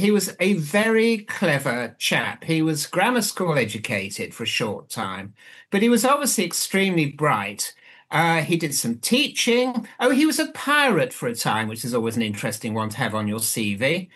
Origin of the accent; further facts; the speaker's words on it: England, United Kingdom; I mean, I will kick off by saying that I am English, but I am also a historian, most importantly.